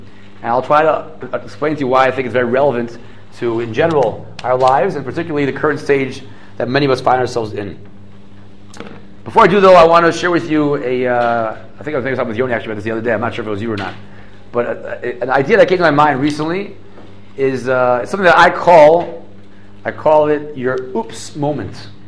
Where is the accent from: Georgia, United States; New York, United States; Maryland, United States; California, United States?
Maryland, United States; Silver Spring; I'm not from there. I'm from Silver Spring, Maryland, born and bred.